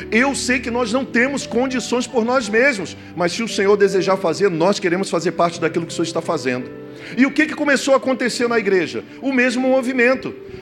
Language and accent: Portuguese; Belford Roxo, Rio de Janeiro, Brazil; born there; now in Nova Iguaçu, Brazil; Eu sou fluminense, nascido em Belford Roxo, e fui morar na Pavuna, e agora eu estou aqui no centro de Nova Iguaçu